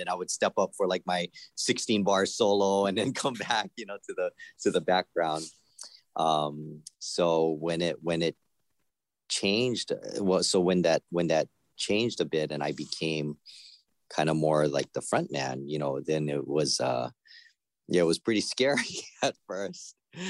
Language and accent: English; Hawaii, United States; I was born and raised in Hawaii, so we all learn how to play the ukulele there.